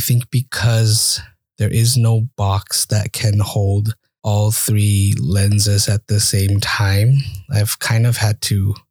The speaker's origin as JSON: {"language": "English", "country": "Malaysia", "tie": "born or raised there", "said": "So the Indian side and the Chinese side, and then growing up in Southeast Asia with a very unique Malaysian kind of mix, and then not being fully anything kind of informed my perspective on growing up."}